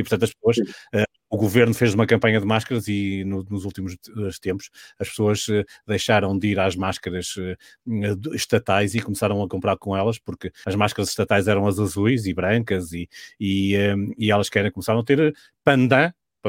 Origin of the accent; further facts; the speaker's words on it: Maia, Porto, Portugal; A quem perguntou se eu era da Maia, sim, sou da Maia, de Milharós da Maia.